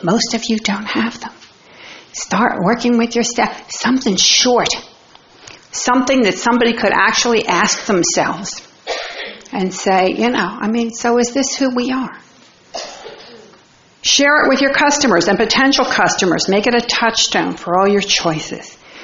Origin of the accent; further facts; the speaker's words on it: New Jersey, United States; And because I'm from New Jersey and I'm not being paid, I get to provide a suitable answer.